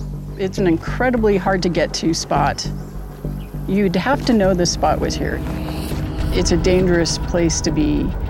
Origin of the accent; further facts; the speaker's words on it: East Coast, United States; My background is not in law enforcement. I grew up on the East Coast wanting to be an artist.